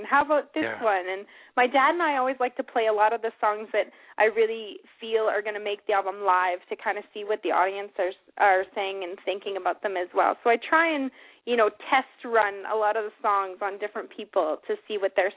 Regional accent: Yorkton, Saskatchewan, Canada; And when they came through, it actually came through my hometown, Yorkton, Saskatchewan, back when I was about 12 years old.

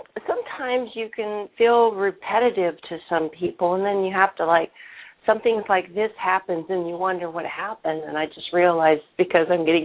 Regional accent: Kentucky, United States; I grew up in Kentucky, and the people are kind of flaky here.

